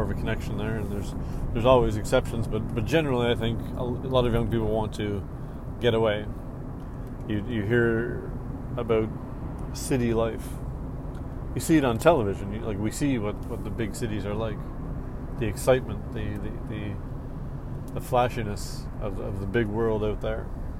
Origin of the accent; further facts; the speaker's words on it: Judique, Nova Scotia, Canada; As a young person growing up in Judik, which is on the western side of Cape Breton Island